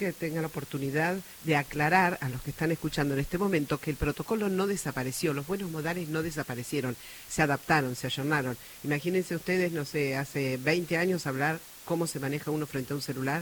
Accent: Argentina; Nosotros somos muy argentinos, muy latinos, muy del beso, el abrazo

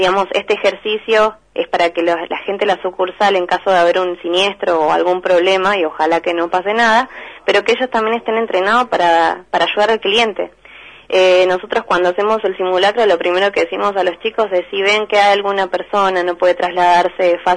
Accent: Buenos Aires, Argentina; Nosotros somos de Buenos Aires

